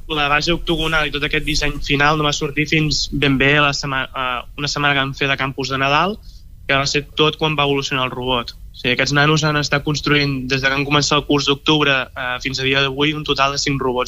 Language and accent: Catalan; Girona, Catalonia, Spain; perquè tant en Dani com jo, o l'entrenador, som de Girona